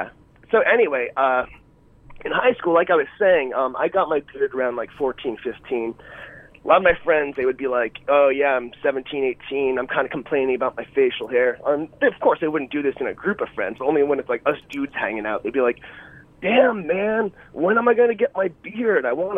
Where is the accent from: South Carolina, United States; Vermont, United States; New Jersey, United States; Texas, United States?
New Jersey, United States; I'm from North Jersey.